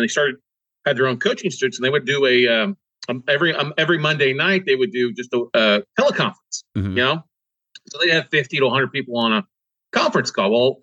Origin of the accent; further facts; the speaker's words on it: Corpus Christi, Texas, United States; I mean, I grew up in Corpus Christi, which, you know, if you live in Houston and Corpus along the Gulf Coast, it's like the armpit of Texas.